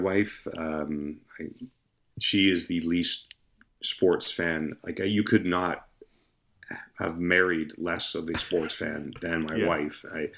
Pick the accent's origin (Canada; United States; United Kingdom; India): Canada; Ottawa, Ontario; born there; also born or lived in Edmonton; So I was an RCMP kid. So in my younger years, I was everywhere. My dad kept getting transferred. I was born in Ottawa, moved to Edmonton as a child.